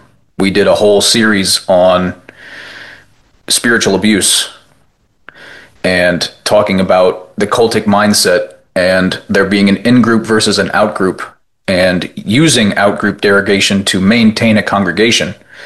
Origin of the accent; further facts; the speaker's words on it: Pennsylvania, United States; I'm from Pennsylvania, so I know, like, the district, you can only have so many UPC churches within so many miles of one another